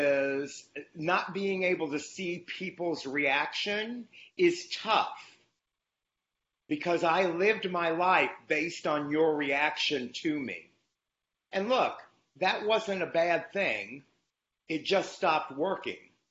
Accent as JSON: {"language": "English", "region": "Louisiana", "country": "United States", "tie": "born or raised there", "said": "So I grew up in Louisiana. I've moved around and lived in other states."}